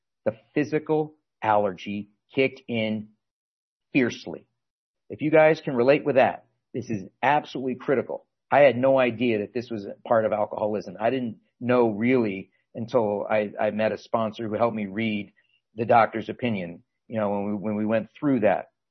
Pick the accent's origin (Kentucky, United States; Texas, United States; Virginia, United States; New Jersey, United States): Virginia, United States; Fairfax; Now, I grew up in Fairfax, Virginia, not too far from where some of you guys live in right there.